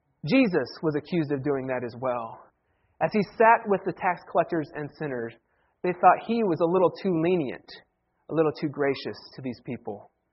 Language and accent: English; Ohio, United States; And remember, I come from Ohio. I come from the land where we have four seasons.